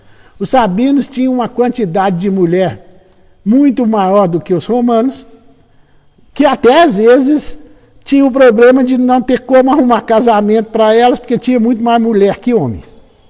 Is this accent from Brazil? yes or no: yes; Minas Gerais, Brazil; Eu sou mineiro, eu adoro conto